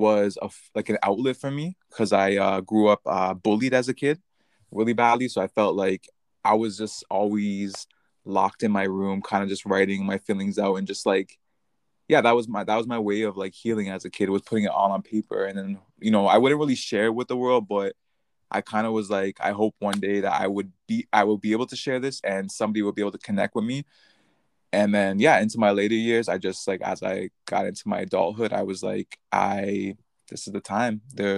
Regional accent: Toronto, Ontario, Canada; I am from Toronto, which is in Canada.

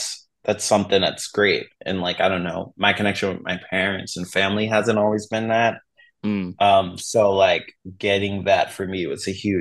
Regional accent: Philadelphia, Pennsylvania, United States; when you're born and raised in Philly with not much resources, you do have friends and stuff like

